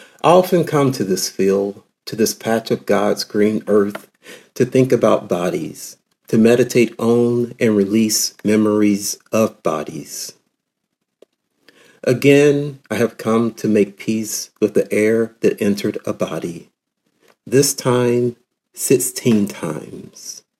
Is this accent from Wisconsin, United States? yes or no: no; Gaffney, South Carolina, United States; I grew up in South Carolina, a place called Gaffney, South Carolina.